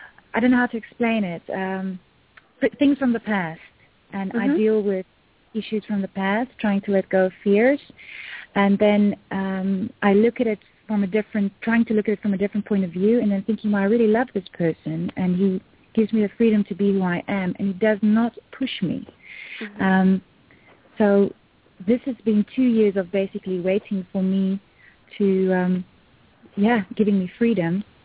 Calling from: Netherlands; I'm calling from the Netherlands.

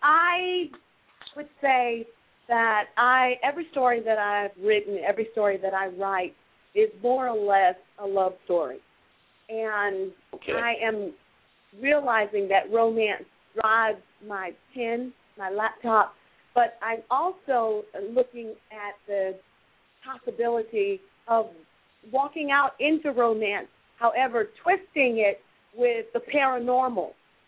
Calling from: Atlanta, Georgia, United States; I'm calling from Atlanta, Georgia.

